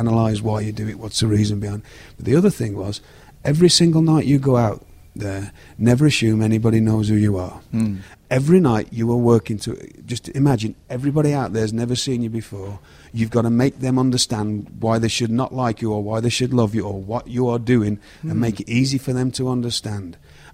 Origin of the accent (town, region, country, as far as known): United Kingdom; born or raised there